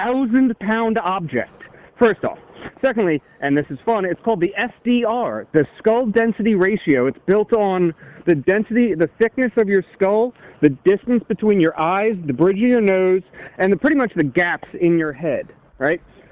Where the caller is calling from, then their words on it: Pennsylvania, United States; I'm calling from Pennsylvania.